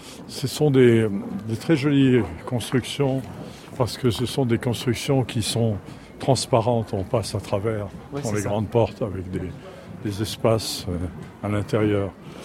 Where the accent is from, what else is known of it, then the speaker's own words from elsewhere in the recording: Nice, Provence-Alpes-Côte d'Azur, France; Bien, c'est vrai que je suis né à Nice et j'ai grandi à Nice, qui était une ville assez refermée.